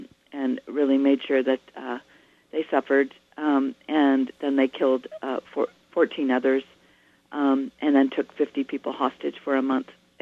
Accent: Salmon, Idaho, United States; I'm a fifth-generation Idahoan. I was born in Salmon, Idaho, which happens to be also the birthplace of Sacagawea up there in the Bitterroots.

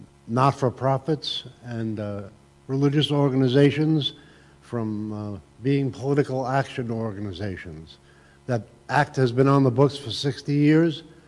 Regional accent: Las Cruces, New Mexico, United States; I'm from Las Cruces.

